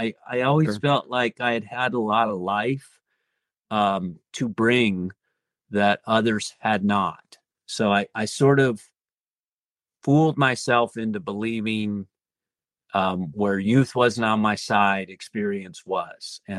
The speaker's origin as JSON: {"language": "English", "country": "United Kingdom", "accent": "British", "said": "at the end of the day, I'm never going to get hired for my British accent, am I?"}